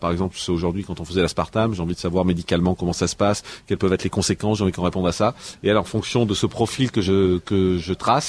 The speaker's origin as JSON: {"language": "French", "town": "Marseille", "region": "Provence-Alpes-Côte d'Azur", "country": "France", "said": "Une maîtrise de journalisme et communication à Marseille, puisque je suis de Marseille."}